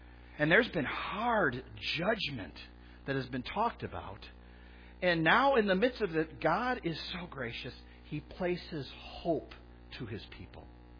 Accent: Chicago, Illinois, United States; Remember, I grew up in Chicago, and then I pulled Kim into Warrington.

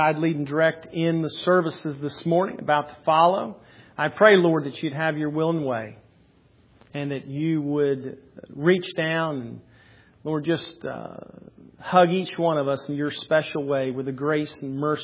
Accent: Pennsylvania, United States; also born or lived in Maryland / Huntsville, Alabama; I was raised in Pennsylvania, Maryland. My dad was military, traveled around. I was born in Huntsville, Alabama, but somehow I did not get. I am still the Yankee, according to everybody in Alabama.

